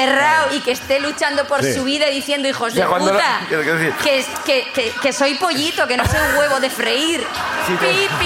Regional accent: Bilbao, Basque Country, Spain; Sí, sí, soy de Bilbo, yo vengo legal. Yo no vengo de otro municipio.

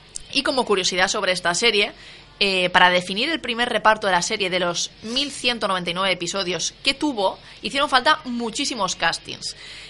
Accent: Catalonia, Spain; Pues a ver, sí, somos un poco catalanas, pero también vemos series españolas, la verdad.

